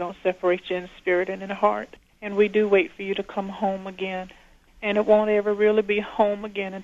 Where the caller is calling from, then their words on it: Newport News, Virginia, United States; I'm calling from Newport News, Virginia.